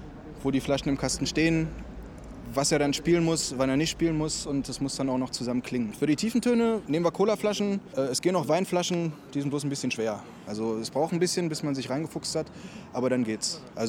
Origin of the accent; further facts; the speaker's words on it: Harz, Germany; Und wir kommen ursprünglich aus dem Harz, kennen uns von daher schon, machen auch seit Jahren zusammen Musik.